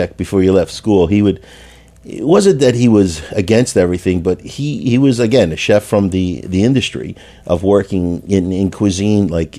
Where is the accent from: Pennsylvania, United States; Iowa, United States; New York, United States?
Pennsylvania, United States; Philadelphia; I'm a kid from Northeast Philadelphia, right. No exposure to big city life or anything.